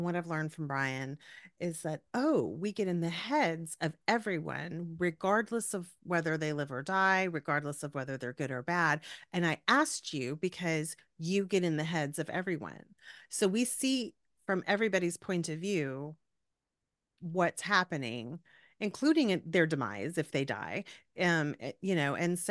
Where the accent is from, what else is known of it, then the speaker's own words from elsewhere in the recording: Texas, United States; You know, because I grew up in South Texas on the coast, and I've lived in Austin like my whole adult life.